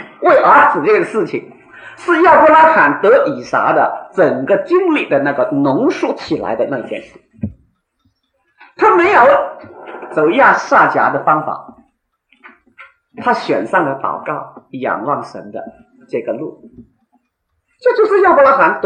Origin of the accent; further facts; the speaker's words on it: China; 我们中国人很懂得老人家的宝贝啊